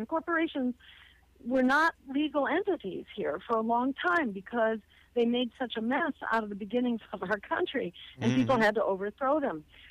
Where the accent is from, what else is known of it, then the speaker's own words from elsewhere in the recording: Massachusetts, United States; in my home state, for example, in Massachusetts